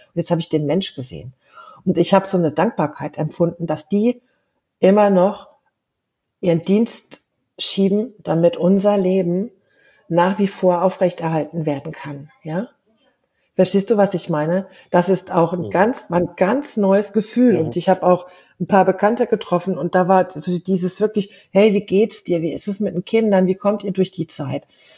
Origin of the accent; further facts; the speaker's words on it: Germany; und euch in Deutschland, in meiner Heimat, alles, alles Liebe und Gute.